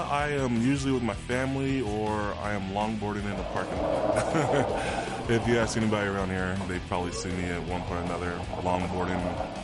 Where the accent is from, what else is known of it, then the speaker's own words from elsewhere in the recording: New Mexico, United States; I'm from New Mexico. I love my green chili and red chili, so I love them enchiladas.